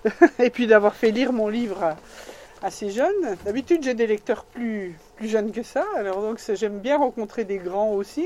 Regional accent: Meursault, Bourgogne-Franche-Comté, France; born there; now in Beaujolais, France; je suis terrienne, hein, d'abord, européenne ensuite, française et bourguignonne. Je suis très fière de ma Bourgogne natale parce que je suis née dans les grands vins de Bourgogne. Je suis née à Meursault, mon père était de Nuit-Saint-Georges

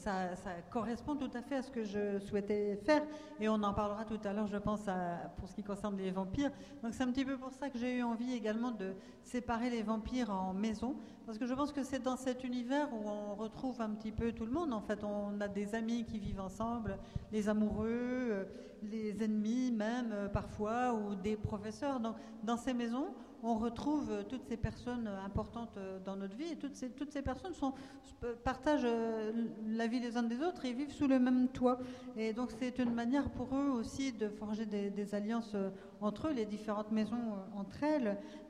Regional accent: Arkansas, United States; En fait, moi, je suis originaire de l'Arkansas, qui est un des États du Sud des États-Unis.

